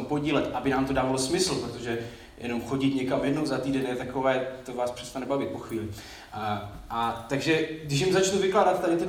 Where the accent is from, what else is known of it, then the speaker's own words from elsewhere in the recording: Vsetín, Zlín Region, Czechia; já jsem ze Vsetína, tam jich tolik není